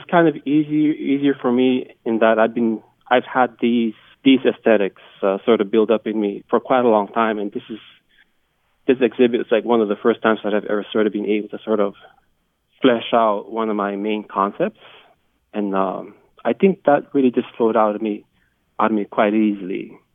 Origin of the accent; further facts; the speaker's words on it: Palau; So even though I'm from Palau